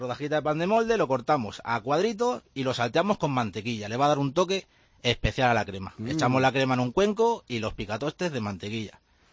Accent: Jaén, Andalusia, Spain; porque dije que era de mi tierra, que es Jaén

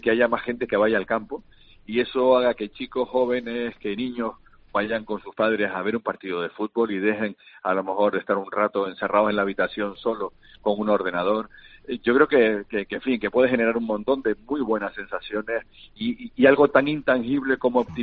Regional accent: Canary Islands, Spain; Al día siguiente del último partido en Las Palmas, seguiremos siendo canarios, tendremos que seguir conviviendo juntos

